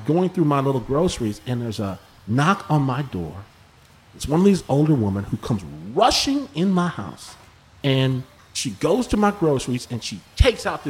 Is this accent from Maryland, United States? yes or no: no; Michigan, United States; But I'm from Michigan. I'm from the Midwest.